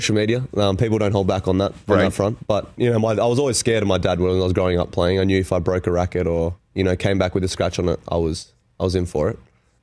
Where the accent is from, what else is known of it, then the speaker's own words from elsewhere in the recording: Canberra, Australian Capital Territory, Australia; You know, I grew up in Canberra